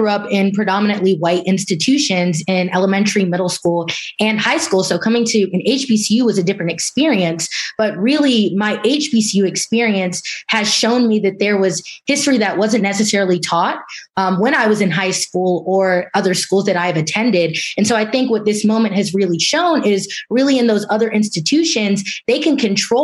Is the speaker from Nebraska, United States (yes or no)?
no; Florida, United States; I am from Florida.